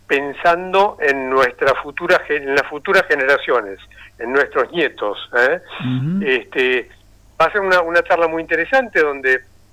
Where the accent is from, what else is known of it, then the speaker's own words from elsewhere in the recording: Argentina; Como ciudadanos argentinos, tan caro a todos, siempre lo llevamos en nuestro corazón.